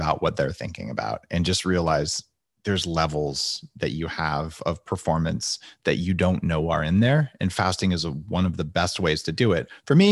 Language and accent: English; New Mexico, United States; I grew up backpacking in New Mexico.